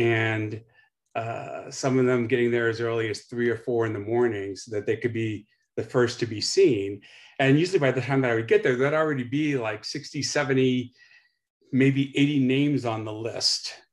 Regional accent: Baton Rouge, Louisiana, United States; But growing up in Baton Rouge, when I was a teenager, I used to work in his office during the summers.

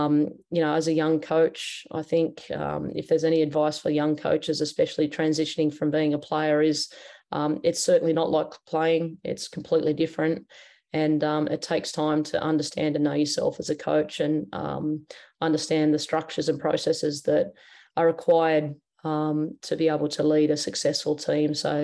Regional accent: New South Wales, Australia; Western Sydney Wanderers, which is where I grew up in Western Sydney.

